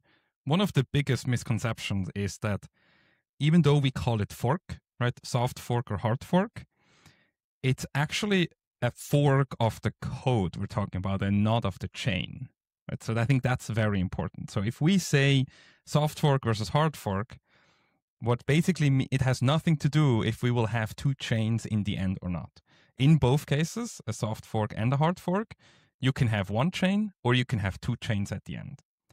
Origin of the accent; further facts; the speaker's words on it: Switzerland; English is a second language; I am from Switzerland in the end, to be neutral and just explain technically.